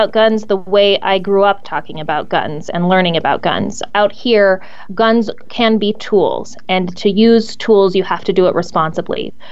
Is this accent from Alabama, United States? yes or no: no; New Mexico, United States; And so my experience growing up in New Mexico is that people are far more concerned about someone who will fight for New Mexico than someone who's eager to pick a side in Washington.